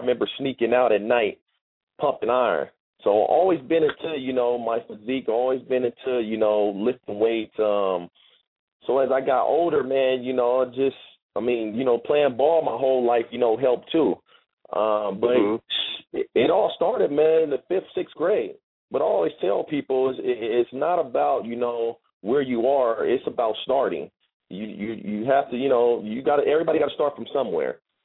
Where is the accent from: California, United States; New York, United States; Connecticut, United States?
California, United States; Long Beach; I grew up in Long Beach, California, on the west side of Long Beach